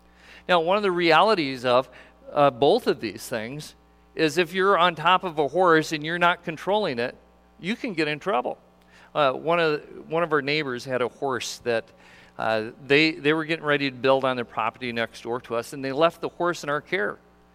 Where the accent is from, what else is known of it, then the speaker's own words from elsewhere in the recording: Montana, United States; I'm not a grand horseman. I grew up in Montana, and I've only ridden a horse.